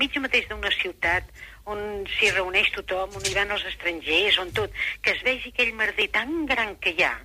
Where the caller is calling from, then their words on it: Castelldefels, Catalonia, Spain; Soc de Castelldefels.